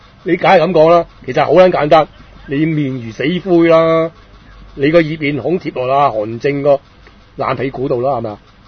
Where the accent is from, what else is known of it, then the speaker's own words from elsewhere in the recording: Hong Kong; 走去同我哋香港人去爭取呢